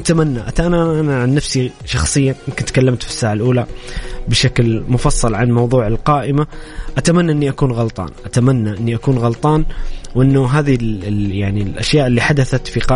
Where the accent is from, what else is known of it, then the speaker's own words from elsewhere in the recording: Saudi Arabia; أكيد أني أنا كسعودي دائما طموحي أنه يحقق كأس آسيا